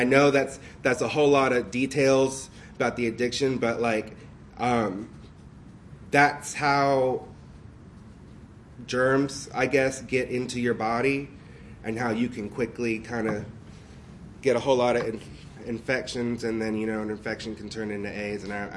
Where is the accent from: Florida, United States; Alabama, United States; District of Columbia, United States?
Florida, United States; Pensacola; I'm an addict. I'm from Pensacola.